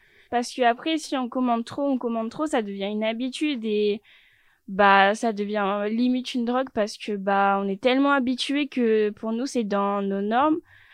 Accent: France; alors que ça vaut de l'or chez nous en France, aux États-Unis et tout.

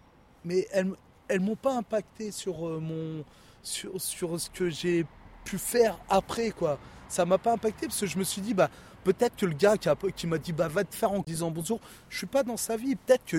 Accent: Île-de-France, France; also born or lived in Grenoble; je suis originaire de Grenoble. Enfin, du moins originaire, c'est un petit mensonge parce qu'à la base, j'étais de la région parisienne avec mes parents qui sont allés travailler à Paris.

